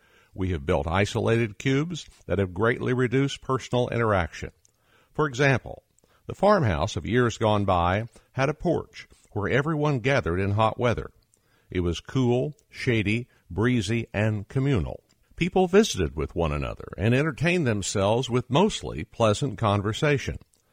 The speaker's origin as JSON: {"language": "English", "region": "Oklahoma", "country": "United States", "tie": "born or raised there", "said": "I can't say that I liked much about summer heat when growing up in Oklahoma, at a time when air conditioning was only found in a few department stores in Oklahoma City."}